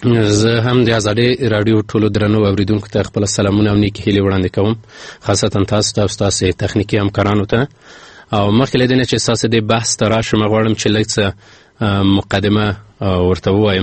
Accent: Afghanistan; زه هم له افغانستان یم، افغان یم

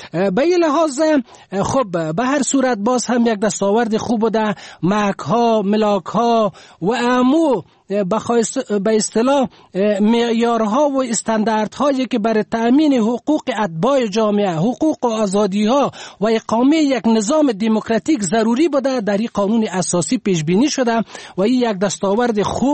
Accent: Afghanistan; به عنوان یک افغان، یک مسلمان، یک خدمتگار این وطن،

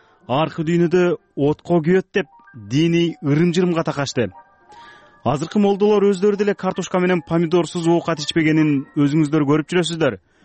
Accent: Karagochkor, Osh Region, Kyrgyzstan; Өзгөн районун кыдырганыма 3 күн болгондо өзүмдүн туулуп өскөн кыштагым Карагочкорго жөнөдүм.

